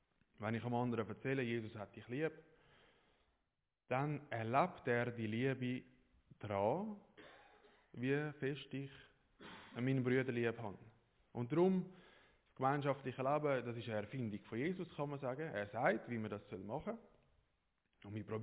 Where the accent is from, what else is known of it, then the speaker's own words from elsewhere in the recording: Switzerland; now in Israel; Wir sind alle Schweizer, die Heim reden mir Schweizerdeutsch, ich rede Schweizerdeutsch mit meinen Buben, da läuft alles auf Schweizerdeutsch.